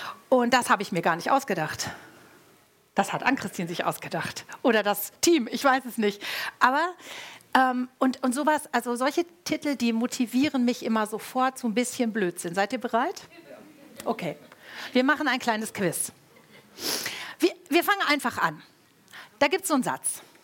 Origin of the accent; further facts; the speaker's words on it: Hofheim, Hesse, Germany; Ich komme ja aus Hofheim und ich komme genauer gesagt aus Marxheim. Das ist ein bisschen dörflich.